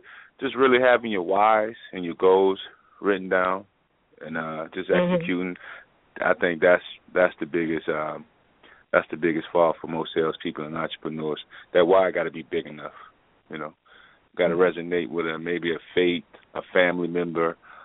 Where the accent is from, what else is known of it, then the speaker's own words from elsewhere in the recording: New Orleans, Louisiana, United States; I'm from New Orleans, and I got hired at a strip club, right?